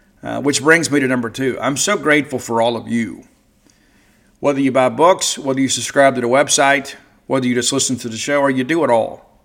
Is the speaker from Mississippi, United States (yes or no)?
yes; Mississippi, United States; And I remember growing up in South Mississippi